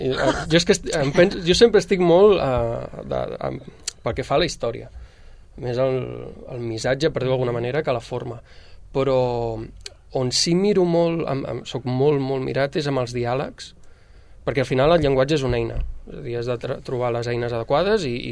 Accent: Sabadell, Catalonia, Spain; perquè sóc de Sabadell

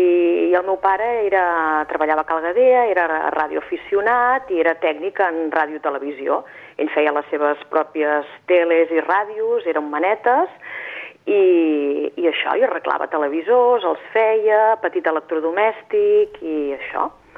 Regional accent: Sabadell, Catalonia, Spain; born there; Soc d'aquí, no ho puc negar, l'accent també diuen que és molt vallesà, Per tant, sí, Sabadell, Sabadell.

